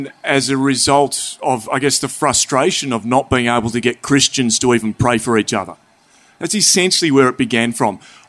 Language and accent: English; Flinders Island, Tasmania, Australia; So I grew up on Flinders Island out in Bass Strait, halfway between Victoria and Tasmania.